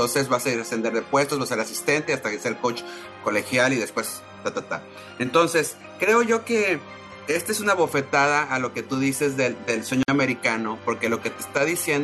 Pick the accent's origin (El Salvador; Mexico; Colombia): Mexico; San Pedro Garza García, Nuevo León; yo crecí en San Pedro Garza García, ¿no? Que es una cultura per se, la cultura de Cindy la Regia